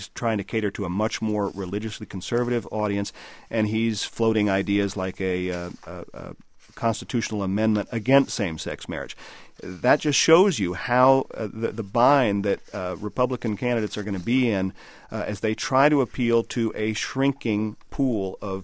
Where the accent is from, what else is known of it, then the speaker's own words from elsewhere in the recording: Colorado, United States; That was written by Justice White from my home state of Colorado